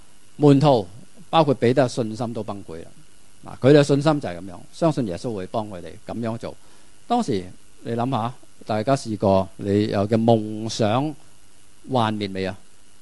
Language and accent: Cantonese; China; 我们中国人都是这样的